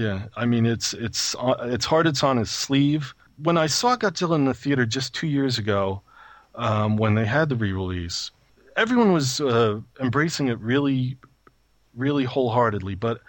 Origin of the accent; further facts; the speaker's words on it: New York, United States; I mean, I am from New York, and so it really did.